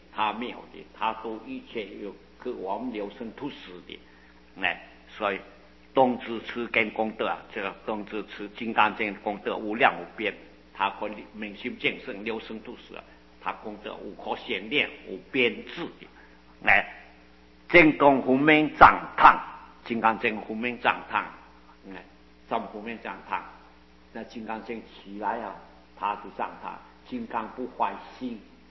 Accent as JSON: {"language": "Chinese", "country": "China", "said": "在我们中国人呢、啊，喜欢他三就一靠正少"}